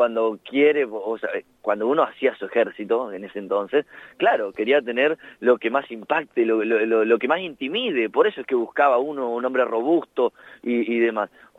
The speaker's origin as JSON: {"language": "Spanish", "region": "Corrientes", "country": "Argentina", "said": "Yo soy correntino"}